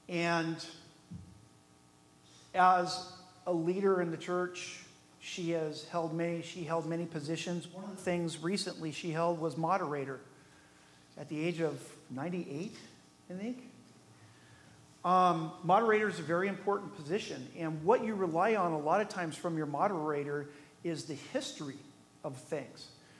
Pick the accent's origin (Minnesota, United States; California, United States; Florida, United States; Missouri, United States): California, United States; Paso Robles; When I grew up in Paso Robles, we had a 40-acre parcel.